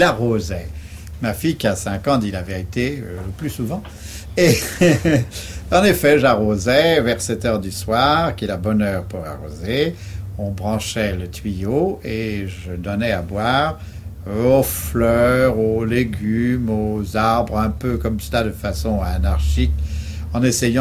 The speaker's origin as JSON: {"language": "French", "town": "Paris", "region": "Île-de-France", "country": "France", "lives_now": "Vézelay, France", "said": "à Vézelay, on nous considère toujours, nous autres Parisiens, enfin nous qui ne sommes pas vraiment de Vézelay, comme de la terre rapportée."}